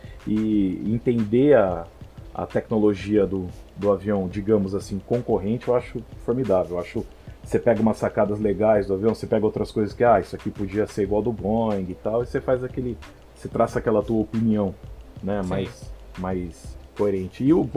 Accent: São José do Rio Preto, São Paulo, Brazil; Eu sou de São José do Rio Preto, venho lá do interior.

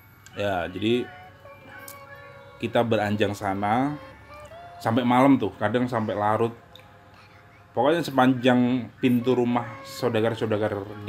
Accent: Bulu Manis Lor, Central Java, Indonesia; Ya jadi kalau di kampungku, desanya namanya Bulu Manis Lor.

